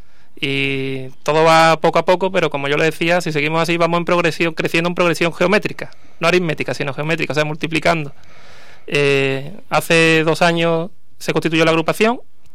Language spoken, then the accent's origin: Spanish; Jerez, Andalusia, Spain; Venimos del barrio de la Asunción